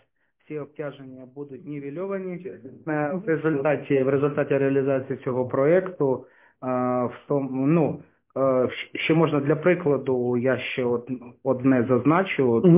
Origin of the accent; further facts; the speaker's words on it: Mariupol, Donetsk Oblast, Ukraine; born there; Народився в Маріуполі, дуже багато років, біля 13 років працював.